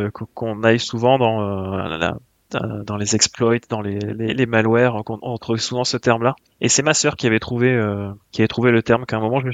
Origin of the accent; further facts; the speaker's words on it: France; ils savent même pas que je suis français, en fait.